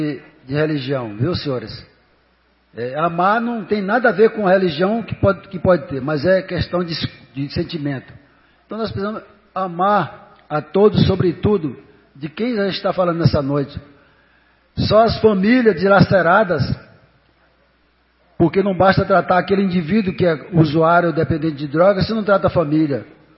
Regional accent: Maranhão, Brazil; now in Goiás, Brazil; Sou maranhense, mas sou goiano há 40 anos aqui também.

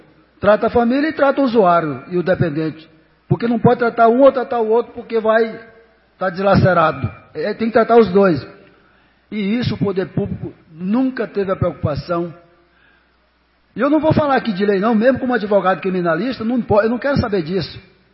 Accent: Maranhão, Brazil; now in Goiás, Brazil; Sou maranhense, mas sou goiano há 40 anos aqui também.

